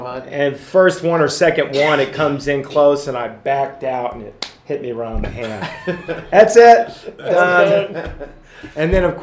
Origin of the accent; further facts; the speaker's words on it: United States; Well, not really. I mean, we're still Americans. We're more American football.